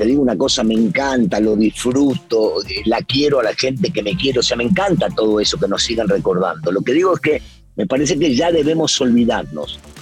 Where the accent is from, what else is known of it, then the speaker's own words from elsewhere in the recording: Argentina; en la Argentina, en mi país